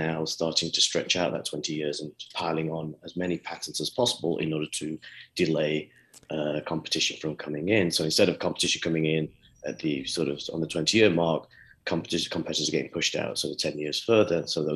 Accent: United Kingdom; now in United States; I'm from the United Kingdom, we have a national health service. I'm not saying it's perfect, but I've lived in the United States for a good 15 years now

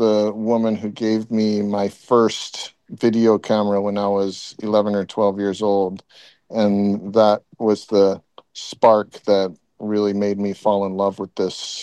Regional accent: Haiku, Hawaii, United States; Well, when I grew up on Maui, I grew up in Haiku, Maui, and I was from an early age very addicted and really fell in love with the process of making movies.

